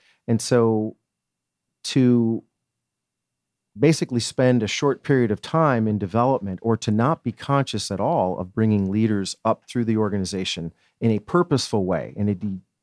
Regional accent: Rochester, New York, United States; My hometown, Rochester, New York, there's a grocery store chain called Wegmans.

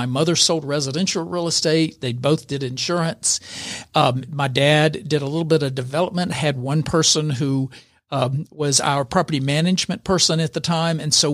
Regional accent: Gainesville, Georgia, United States; Gainesville was Mayberry.

